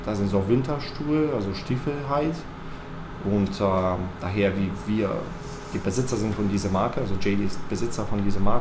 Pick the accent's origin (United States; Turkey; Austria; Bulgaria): Bulgaria; German is a second language; now in Germany; Also ich komme selber aus Bulgarien.